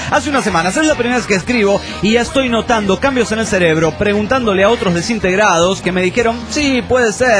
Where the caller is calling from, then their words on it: Coronel Suárez, Buenos Aires Province, Argentina; de Coronel Suárez, Argentina.